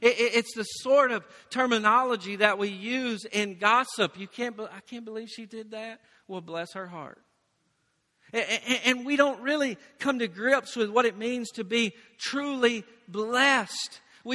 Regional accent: the South, United States; I grew up in the South, which many of you did.

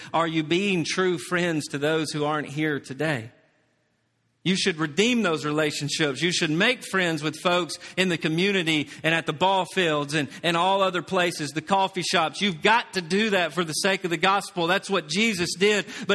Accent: Tennessee, United States; I'm from Tennessee, if you didn't know that.

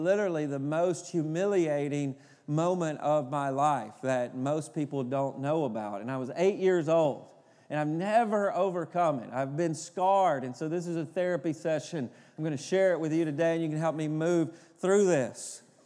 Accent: Tennessee, United States; You can say I'm from Tennessee. I'm used to talking about football.

